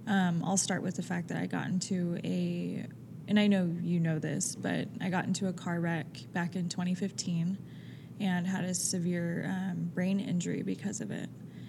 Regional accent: Utah, United States; I mean, I am from Utah, so, I mean, I can get creative.

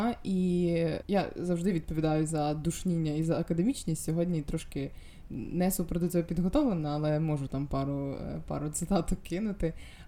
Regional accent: Galicia, Ukraine; А в мене ж культура, якщо ми не беремо якусь конотацію мистецьку, а я з Галичини, так?

